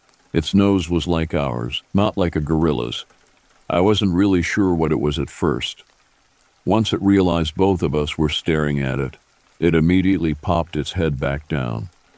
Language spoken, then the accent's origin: English; Oklahoma, United States; Born and raised in Oklahoma and have been my whole life. I grew up fishing, tracking, everything you could possibly want to do in the outdoors.